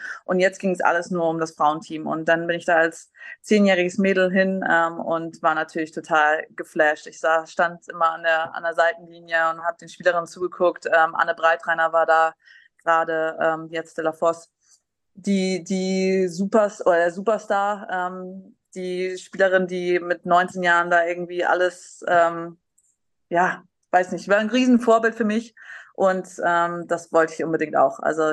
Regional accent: Rotenburg, Lower Saxony, Germany; also ich bin damals in großem Basketballumfeld, glaube ich, hoch aufgewachsen da in Rothenburg.

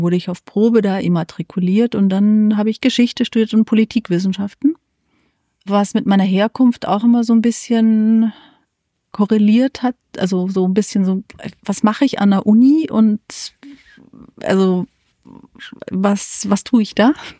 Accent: Dachau, Bavaria, Germany; wenn ich aus meiner Heimatstadt ist Dachau, wenn ich aus Dachau komme

